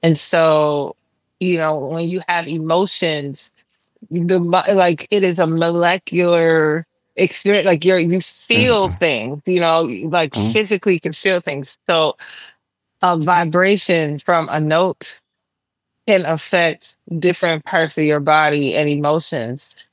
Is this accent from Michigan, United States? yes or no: yes; Flint, Michigan, United States; And also growing up in Flint, Michigan, and again, my father not only just being a tap dancer, but also an educator and being involved in the community.